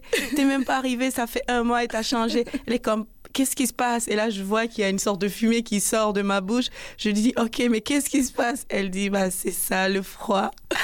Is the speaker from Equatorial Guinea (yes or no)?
yes; Equatorial Guinea; moved away; also born or lived in Guinea; J'ai grandi en Guinée équatoriale. Alors, avec mes parents, on a quitté la Guinée. J'avais à peine 5 ans pour la Guinée équatoriale, pour des opportunités d'emploi que mon père a eues.